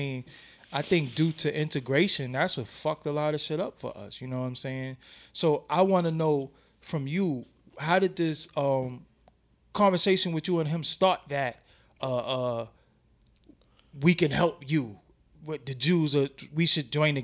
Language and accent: English; Brooklyn, New York, United States; And I'm from Brooklyn, too, and that's important for me to say because Brooklyn is the fucking best.